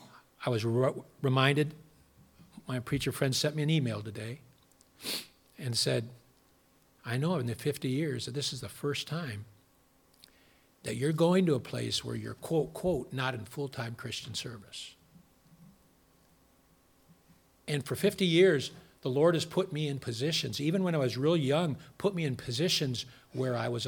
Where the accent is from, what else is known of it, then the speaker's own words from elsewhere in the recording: Midwest, United States; now in Colchester, United States; I'm a Midwesterner. Coming to New England